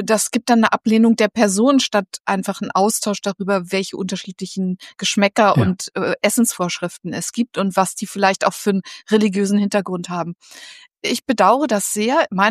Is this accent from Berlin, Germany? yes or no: yes; Berlin, Germany; Ich bin Berlinerin